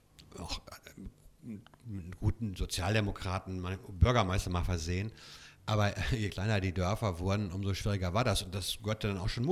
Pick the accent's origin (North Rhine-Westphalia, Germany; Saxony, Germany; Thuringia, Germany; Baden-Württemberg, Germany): North Rhine-Westphalia, Germany; Bochum; haben hoffentlich dann auch als Bochumer Gutes bewirkt